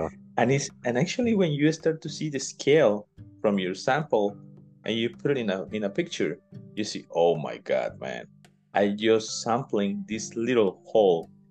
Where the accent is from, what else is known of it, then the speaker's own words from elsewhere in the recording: Colombia; English is a second language; My home country actually is Colombia.